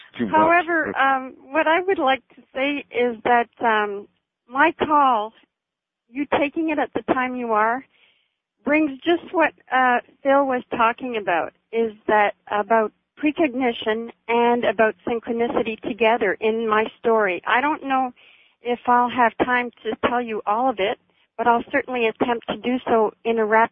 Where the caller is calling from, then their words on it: Vancouver, British Columbia, Canada; I'm calling from Vancouver, B.C., Canada